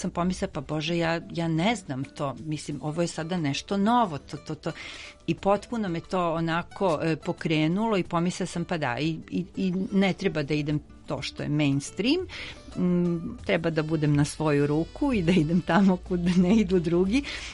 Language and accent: Serbian; Belgrade, Serbia; born there; rođena sam u Beogradu